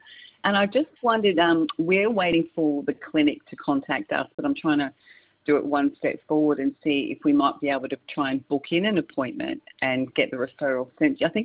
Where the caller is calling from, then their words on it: Sunshine Coast, Queensland, Australia; I'm calling from the Sunshine Coast.